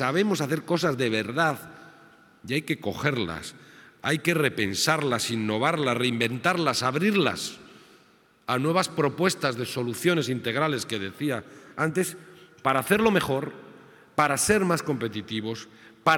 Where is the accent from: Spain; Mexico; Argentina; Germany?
Spain; Basque Country; lo que hacéis vosotros aquí lo tenemos que hacer todos, como sociedad vasca y como país en el mundo.